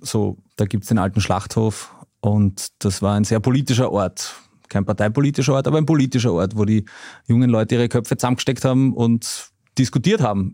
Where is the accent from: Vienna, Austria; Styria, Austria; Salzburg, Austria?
Vienna, Austria; Also ich komme aus Simmering, bin geboren und aufgewachsen in Wien und habe bis zum 10. Lebensjahr meine Volksschulzeit und Kindheit in Simmering verbracht.